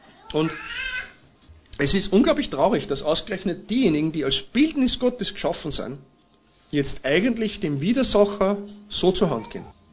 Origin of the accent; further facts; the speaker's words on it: Vienna, Austria; Ich bin in Wien geboren und aufgewachsen.